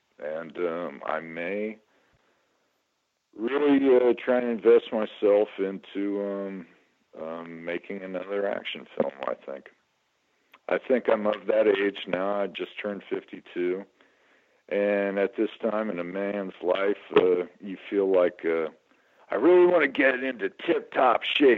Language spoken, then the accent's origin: English; United States; I said I'm American.